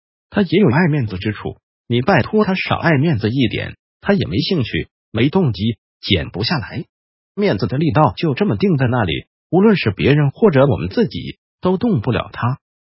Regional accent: Taiwan

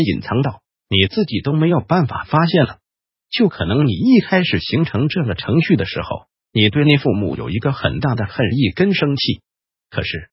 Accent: China; 指的是我们中国人说的自然或者说天

